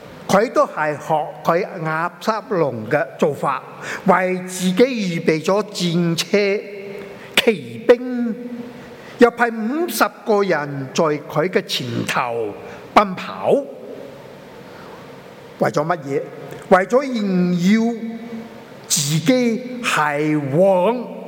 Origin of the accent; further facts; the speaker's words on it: Chaozhou, Guangdong, China; 我是潮州人嘛